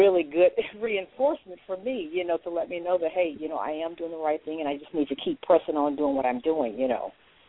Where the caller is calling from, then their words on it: St. Louis, Missouri, United States; St. Louis, Missouri.